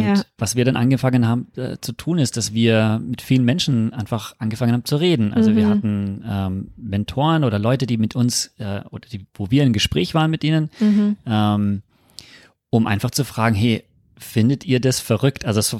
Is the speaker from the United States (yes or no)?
yes; United States; Also ich bin Amerikaner